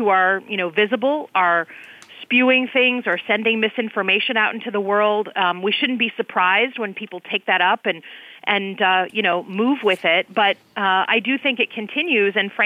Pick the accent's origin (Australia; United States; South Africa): United States; Michigan; I do, and certainly I'm from Michigan.